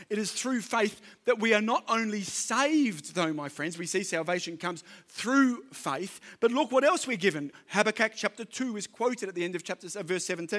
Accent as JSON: {"language": "English", "region": "New South Wales", "country": "Australia", "said": "I'm from the Central Coast."}